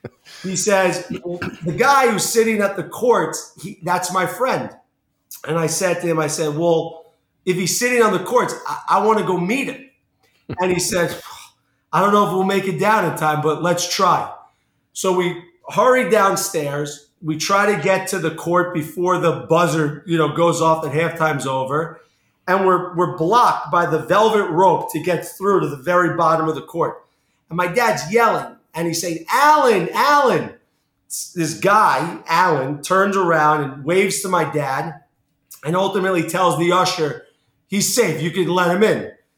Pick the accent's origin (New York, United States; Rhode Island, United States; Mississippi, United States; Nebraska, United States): New York, United States; Long Island; But I grew up in New York, Long Island.